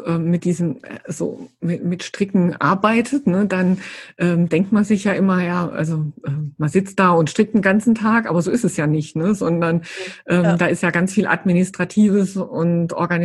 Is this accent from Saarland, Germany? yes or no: yes; Saarland, Germany; als ich damals hierher gezogen bin, ich komme ja aus dem Saarland eigentlich